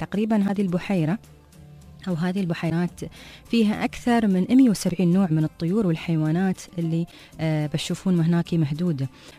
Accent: Dubai, United Arab Emirates; عندنا في دبي

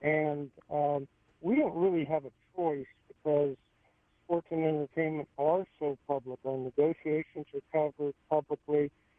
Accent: Los Angeles, California, United States; Well, I really had a very charmed life growing up in Los Angeles with a father, a grandfather who ran Hillcrest Country Club

